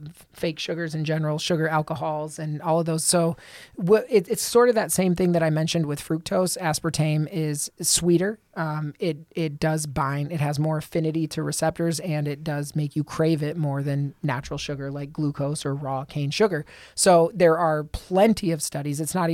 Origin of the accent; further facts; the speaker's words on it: Toledo, Ohio, United States; I grew up in Toledo. I went away for med school and residency, and I've been back for almost a decade.